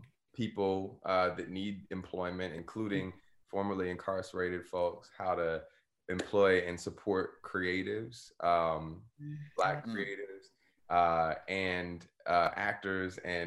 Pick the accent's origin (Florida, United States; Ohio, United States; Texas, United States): Texas, United States; Missouri City; and I grew up like on the Southwest side and then Mo City. I would go to school and literally lived on my street.